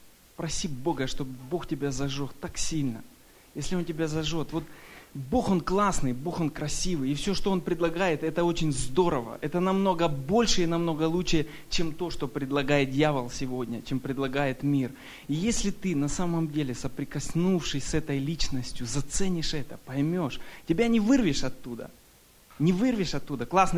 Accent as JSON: {"language": "Russian", "country": "Ukraine", "moved": "yes", "lives_now": "Woodburn, United States", "said": "Мы с семьей переехали. В Орегоне, в Удборне живем, я из Украины приехал."}